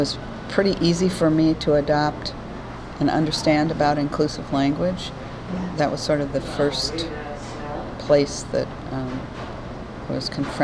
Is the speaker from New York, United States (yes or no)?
yes; Norwich, New York, United States; born there; I was born in Norwich, New York, in 1945.